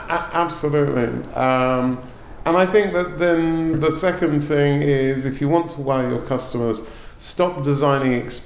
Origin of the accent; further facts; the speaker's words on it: United Kingdom; The first is, being British, I'll apologise to that in advance.